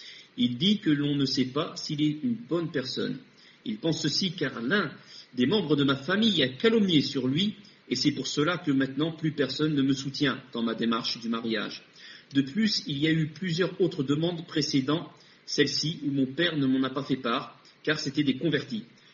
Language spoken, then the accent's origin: French; Morocco; C'est un homme qui est d'origine algérienne et moi je suis marocaine.